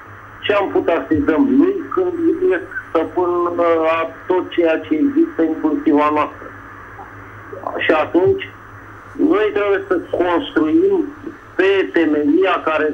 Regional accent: Bucharest, Romania; din București

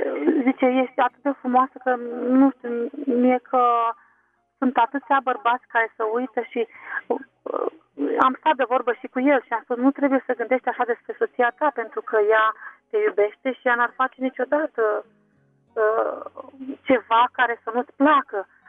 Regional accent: Bucharest, Romania; sunt din București.

